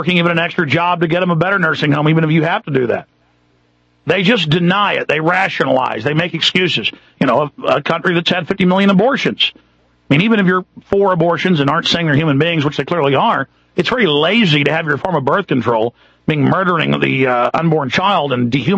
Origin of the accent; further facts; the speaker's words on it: Texas, United States; I grew up in Texas and born in Texas, and people let you in traffic, and I still do it, but more and more they don't.